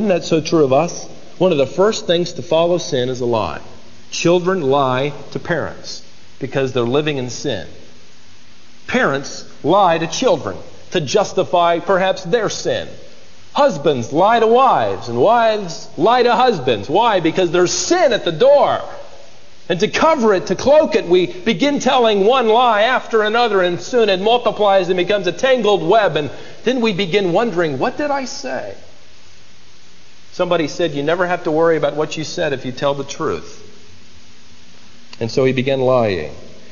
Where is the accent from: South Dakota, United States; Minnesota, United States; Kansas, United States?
Minnesota, United States; Worthington; born there